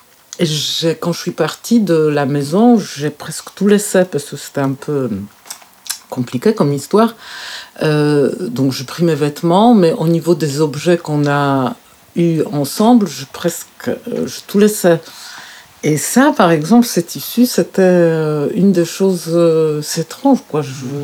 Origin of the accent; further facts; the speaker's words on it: Poland; now in France; j'ai gardé très peu de je suis arrivée en France avec deux valises et en fait ma mère quand elle a compris que je n'allais pas revenir en Pologne